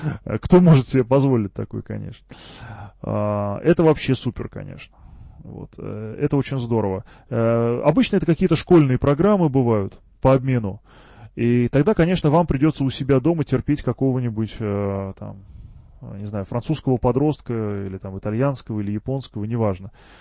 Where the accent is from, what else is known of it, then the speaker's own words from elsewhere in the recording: Germany; Я вот сам вырос в Германии